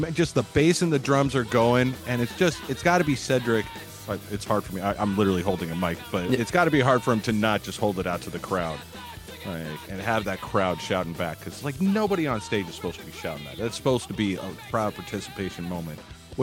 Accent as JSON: {"language": "English", "region": "Scotland", "country": "United Kingdom", "said": "I am Scottish."}